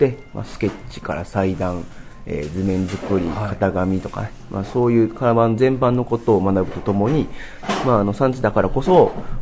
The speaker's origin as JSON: {"language": "Japanese", "region": "Osaka", "country": "Japan", "said": "私大阪です。"}